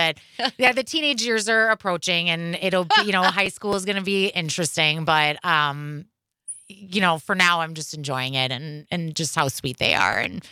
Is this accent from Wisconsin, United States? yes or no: yes; Milwaukee, Wisconsin, United States; I was born and raised in Milwaukee, lived in the Sherman Park neighborhood until I was 9. We moved to Shorewood and graduated from Shorewood High School